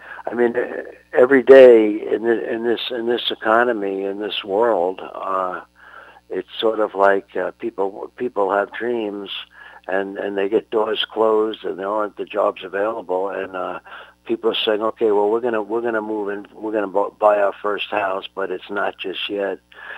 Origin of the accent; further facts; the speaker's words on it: Brooklyn, New York, United States; I grew up in honestly, I come from Brooklyn, where the same place Michael comes from, Bensonhurst, Brooklyn. And Bensonhurst was known for being a Jewish and Italian community and a very mafia-oriented community